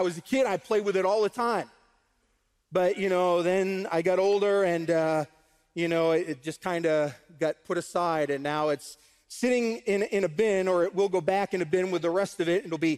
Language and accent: English; New England, United States; So Patriots, you know, I'm from New England.